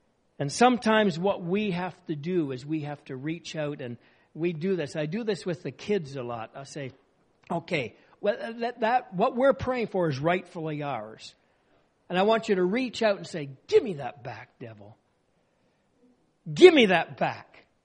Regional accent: Canada; unfortunately, sometimes we're Canadian.

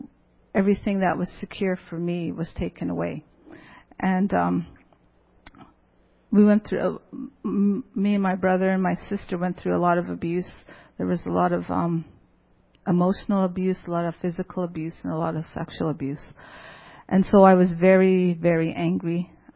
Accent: Saskatchewan, Canada; also born or lived in Swift Current; now in Regina, Canada; I'm First Nation. I'm from Regina. Well, I've lived in Regina for the last 24 years, but I'm from northern Saskatchewan.

